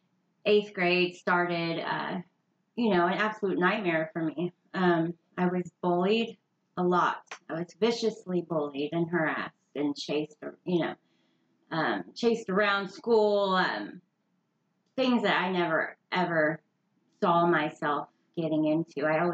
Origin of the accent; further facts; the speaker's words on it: St. Joseph, Missouri, United States; I moved to Kansas City for the first time. I'm from St. Joe, so it's a small town. All I've known is just small town people and never really lived in a big city